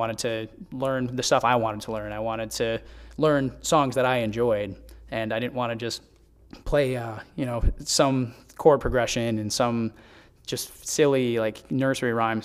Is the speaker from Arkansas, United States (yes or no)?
no; Maine, United States; now in New Hampshire, United States; So originally, I'm from Maine. I moved to New Hampshire about 2.5 years ago